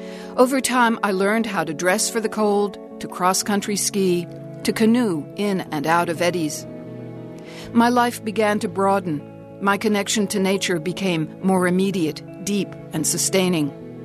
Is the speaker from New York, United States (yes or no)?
yes; Manhattan, New York, United States; moved away as an adult; also born or lived in Wisconsin; I'm a city girl. Born and raised in Manhattan, reared in an Upper East Side brownstone on the edge of Spanish Harlem. When I moved to Wisconsin for graduate school, I wanted to grasp what was for me a strange, alien world.